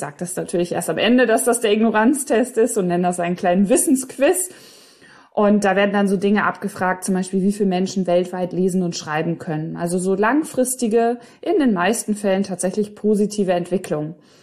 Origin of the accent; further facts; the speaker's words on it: Hiddenhausen, North Rhine-Westphalia, Germany; also born or lived in England; Meine Heimat ist ein Dorf, das heißt Hiddenhausen. Also das heißt wirklich so, ist kein Witz. Weil wenn man überlegt, dass Hidden ja auf Englisch, also ich habe ja lange auch in England gelebt, versteckt heißt, also so bin ich aufgewachsen, sehr versteckt in einem kleinen Dorf in Ostwestfalen-Lippe.